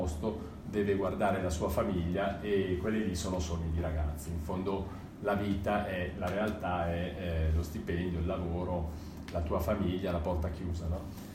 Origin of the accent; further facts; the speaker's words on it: Milan, Lombardy, Italy; born there; Visto che sono nato a Milano in un condominio